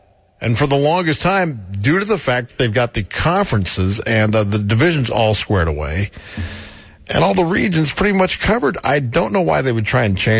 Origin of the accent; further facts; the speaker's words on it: United States; I'm American. I'm a patriot of sort.